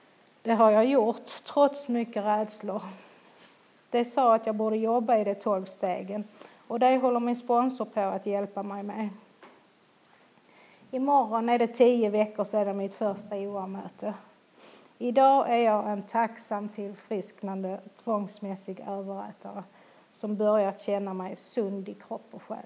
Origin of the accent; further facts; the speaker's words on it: Linköping, Östergötland, Sweden; det visade sig att de hade ett möte i min hemstad Linköping.